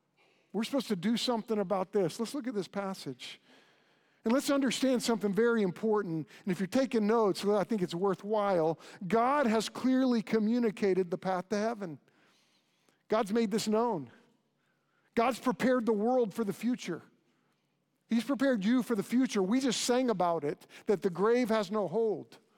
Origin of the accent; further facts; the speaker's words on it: United States; he tries to see if I speak English. And I said, yeah, I'm from the United States.